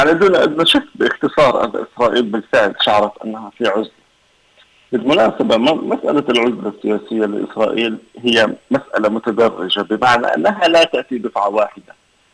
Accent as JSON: {"language": "Arabic", "country": "Palestine", "said": "وإن كنا نحن يعني بشكل عام كفلسطينيين لا نأخذ هذه التقارير بعين الحسبان"}